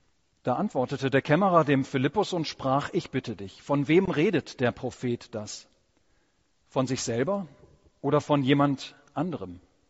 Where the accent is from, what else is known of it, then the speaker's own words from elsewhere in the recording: South Africa; moved away; ich war Anfang Juni für eine kurze Woche in meiner alten Heimat Südafrika gewesen.